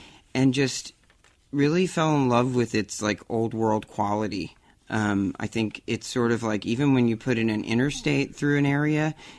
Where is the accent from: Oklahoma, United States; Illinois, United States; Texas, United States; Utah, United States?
Texas, United States; I guess maybe the fact that I'm from Texas. And, you know, in Texas, we do have some historic cities and places, obviously.